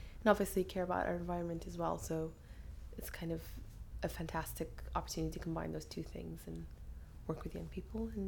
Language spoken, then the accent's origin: English; Eritrea; now in Liverpool, United Kingdom; I'm originally from Eritrea, but actually 9 years ago, my parents moved us to Liverpool, and that was quite different for me.